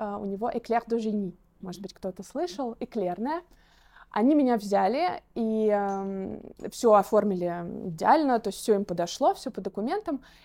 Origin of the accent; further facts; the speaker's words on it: Moscow, Russia; Я отличница из Москвы, из МАРХИ, приехала сюда